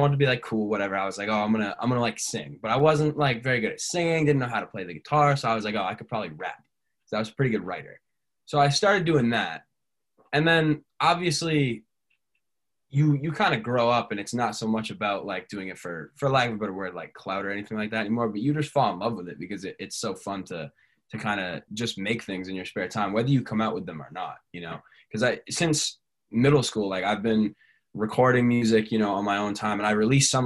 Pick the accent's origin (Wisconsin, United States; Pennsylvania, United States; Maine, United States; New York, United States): Maine, United States; Bangor; And I did a small show in my hometown or near my hometown, Bangor, Maine.